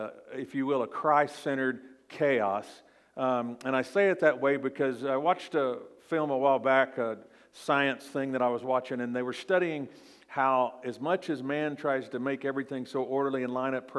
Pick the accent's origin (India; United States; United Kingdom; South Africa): United States; Oklahoma; But one thing they said on this show was that something is simple, break it down, because I'm from Oklahoma.